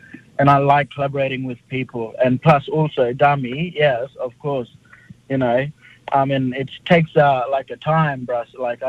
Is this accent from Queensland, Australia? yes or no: no; Northern Territory, Australia; when you come to the Yolngu land, we are the land owners of that country, and that's the important for me